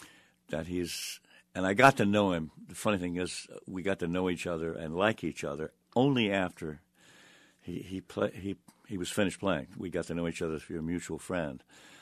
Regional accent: Baltimore, Maryland, United States; And look, this puts a knife through my heart because I grew up in Baltimore.

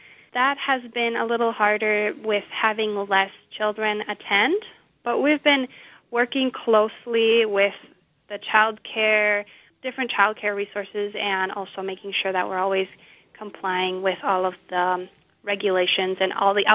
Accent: Thailand; So in my case, I didn't grow up in the U.S. or Finland. I grew up in Thailand. I don't have citizenship there, but that's where my childhood was.

